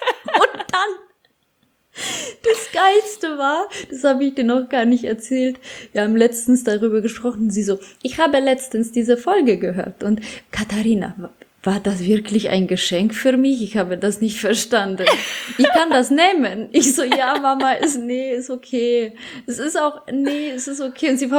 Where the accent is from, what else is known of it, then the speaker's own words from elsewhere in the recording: Bad Kissingen, Bavaria, Germany; weil es ist so tricky zu parken in Bad Kissingen, wo ich herkomme in der Stadt.